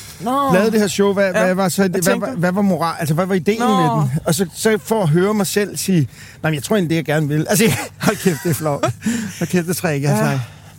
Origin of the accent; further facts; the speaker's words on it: Amager, Capital Region of Denmark, Denmark; jeg er ude fra Amager, der var det meget ved tanken